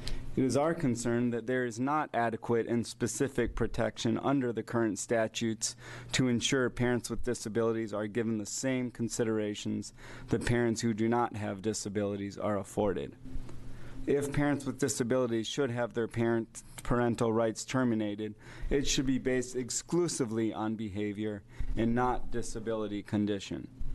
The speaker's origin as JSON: {"language": "English", "town": "Eugene", "region": "Oregon", "country": "United States", "said": "from Eugene, Oregon, and I'm a member of the leadership of Oregon ADAPT."}